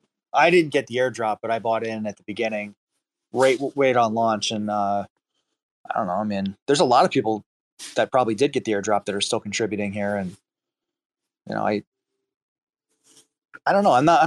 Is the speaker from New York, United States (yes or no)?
no; Pennsylvania, United States; I'm from Pennsylvania originally